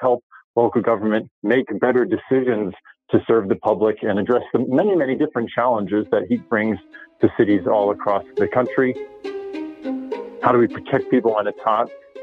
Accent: New Jersey, United States; Growing up in New Jersey, certainly experienced all four seasons

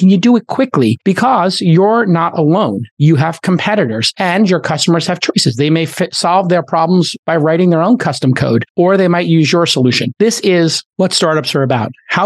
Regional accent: Brooklyn, New York, United States; I grew up in Brooklyn, we did some bad things

